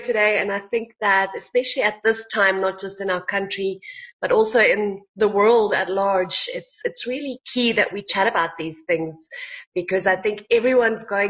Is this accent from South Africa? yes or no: yes; South Africa; I'm from South Africa and we are also going on lockdown in just a couple of hours today